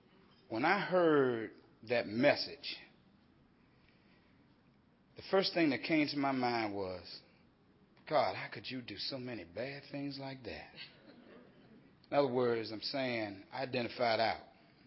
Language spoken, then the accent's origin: English; Washington, District of Columbia, United States; But anyway, I'm a crackhead from Southeast Washington, D.C.